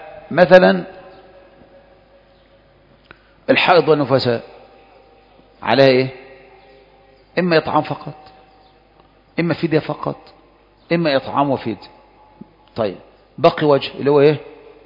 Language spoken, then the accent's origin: Arabic; Egypt; وهذا أنا سمعته من جنسيات متعددة، يعني مش عندنا في مصر، ده مشهور.